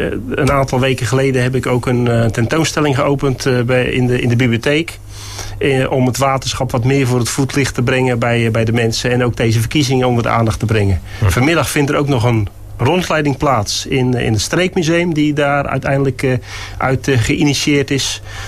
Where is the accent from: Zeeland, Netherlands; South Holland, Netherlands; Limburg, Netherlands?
South Holland, Netherlands; Numansdorp; ik kom uit Numansdorp. Ik ben getrouwd, ik heb 3 kinderen.